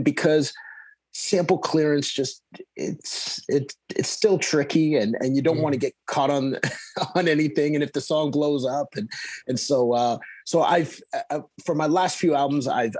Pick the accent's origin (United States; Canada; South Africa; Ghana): Canada; Sarnia, Ontario; because I grew up around in Sarnia, Ontario, which is near Detroit.